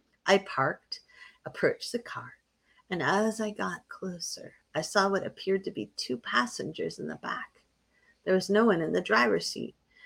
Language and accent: English; Bedford, New Hampshire, United States; the house where I grew up in Bedford, New Hampshire. It was a house everybody thought was haunted because we were poor and everybody else was rich.